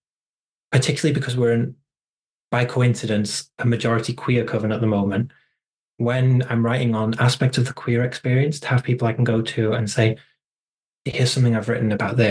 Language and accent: English; Germany; first language German; English is a second language; also born or lived in Wales; So in particular, my German heritage, I was born in Germany. I lived there for a huge part of my childhood. My first language was German. My dad's German, my mum's from Wales.